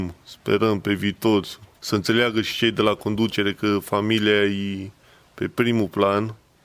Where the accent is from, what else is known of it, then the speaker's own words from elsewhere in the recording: Făgăraș, Brașov County, Romania; now in Bucharest, Romania; Eu sunt din Făgăraș, v-am mai spus, și totuși e o distanță. Eu la București și la Făgăraș e o distanță